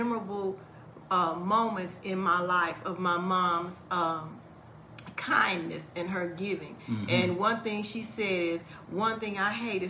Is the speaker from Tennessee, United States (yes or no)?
no; Chicago, Illinois, United States; My mother worked downtown. I'm originally from Chicago